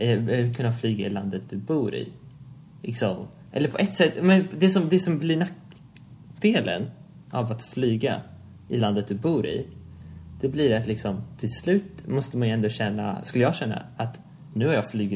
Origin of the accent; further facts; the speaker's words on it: Sweden; bara för att jag är liksom uppvuxen i Sverige.